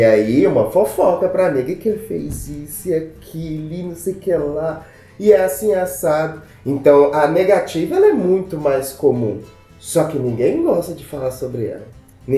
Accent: Goiás, Brazil; a gente é de Goiás

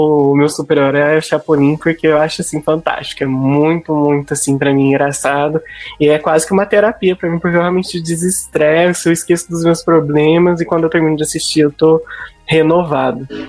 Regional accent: Piquete, São Paulo, Brazil; eu sou natural da cidade de Piquete, que é no interior de São Paulo, uma cidade pequena, conhecida como cidade paisagem.

